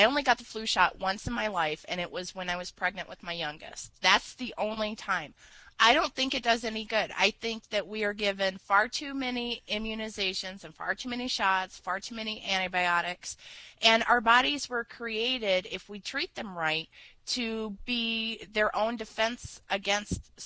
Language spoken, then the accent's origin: English; Montana, United States; as a kid growing up in Montana, I remember them being in the fields.